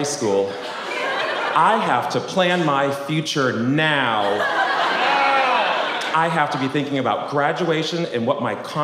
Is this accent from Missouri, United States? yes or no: no; Boston, Massachusetts, United States; I grew up in Boston, in a town called West Roxbury. Middle-class Irish Catholic neighborhood. My family, on the other hand, we were that large, kind of rough around the edges, Italian family.